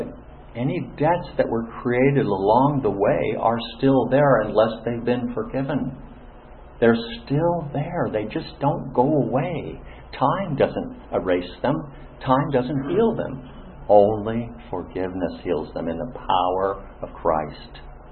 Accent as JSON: {"language": "English", "town": "Bloomington", "region": "Indiana", "country": "United States", "tie": "born there", "said": "I was born in Bloomington Hospital, Indiana."}